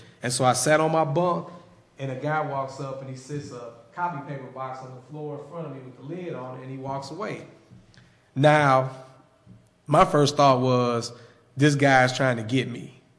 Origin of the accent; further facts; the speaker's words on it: East St. Louis, Illinois, United States; I'm from East St. Louis, Illinois, so I'm sure most of you guys, if you're from around this area, you've heard of East St. Louis, and I was born in 1974